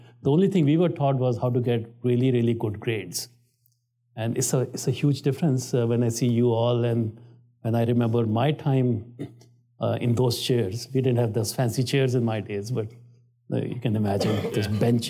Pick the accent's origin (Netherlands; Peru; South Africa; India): India; I grew up in India in an average middle class family.